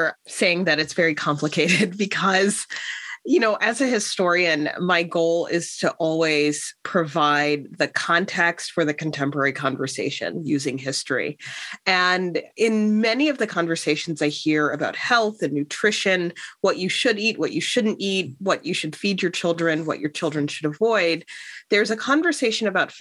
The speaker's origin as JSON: {"language": "English", "town": "Chicago", "region": "Illinois", "country": "United States", "tie": "born or raised there", "said": "growing up in Chicago, Black-owned McDonald's franchises played a large role, I think, in the cultural and social landscape of the city."}